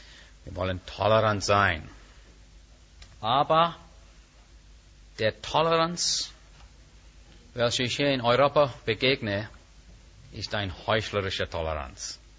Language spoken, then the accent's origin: German; India; Interessante Beobachtung als Inder, finde ich das sehr komisch eigentlich.